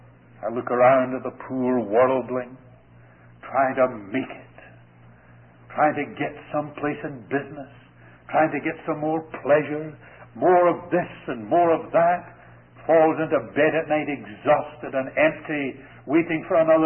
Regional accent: Scotland, United Kingdom; now in Canada; I'm a Canadian from Scotland

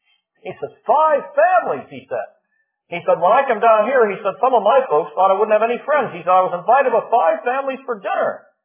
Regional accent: Pittsburgh, Pennsylvania, United States; because I'm also from Pittsburgh.

